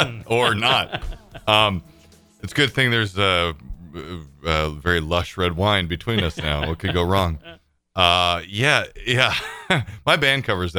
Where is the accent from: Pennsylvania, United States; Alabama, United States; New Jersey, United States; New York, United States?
New Jersey, United States; I'm from New Jersey, though. It was like